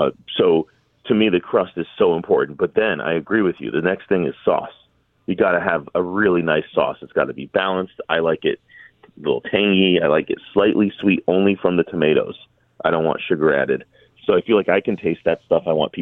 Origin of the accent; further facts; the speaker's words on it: New Haven, Connecticut, United States; I grew up on that in New Haven, and Zupardi's in West Haven.